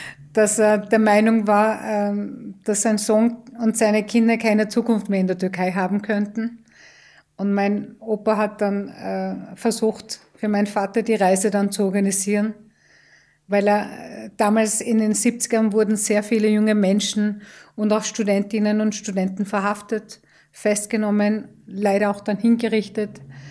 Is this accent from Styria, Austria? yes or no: no; Tyrol, Austria; Heimat ist für mich der Ort, wo ich meine Kindheitserinnerungen habe und das ist für mich definitiv Tirol.